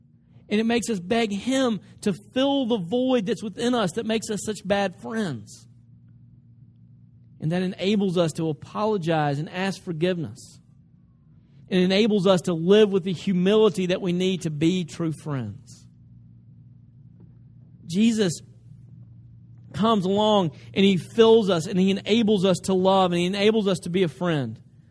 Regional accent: the South, United States; Now, I'm from the South. And let me tell you something about cooking in the South.

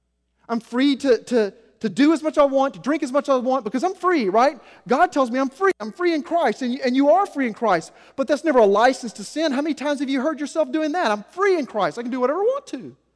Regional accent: the South, United States; I'm proud to be a Southerner. I don't think anyone's ever lived above Arkansas in my family.

